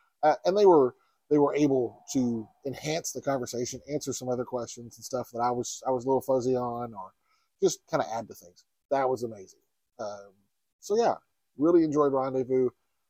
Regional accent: Texas, United States; But yeah, I'm from Texas.

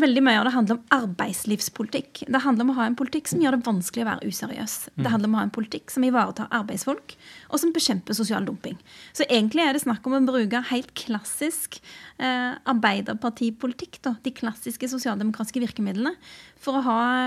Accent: Rogaland, Norway; der jeg kommer fra, i altså Rogaland

